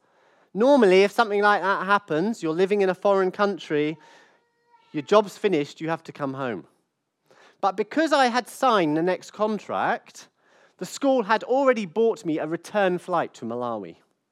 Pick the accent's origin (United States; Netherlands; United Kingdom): United Kingdom; Brighton, South East England; born there; He was born in Southampton. I was born in Brighton. So we're the same age.